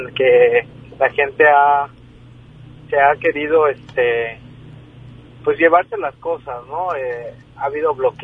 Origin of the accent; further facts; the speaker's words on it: Santa María Charán, Oaxaca, Mexico; en la comunidad, ¿no?, de donde yo vengo, en Santa María Charán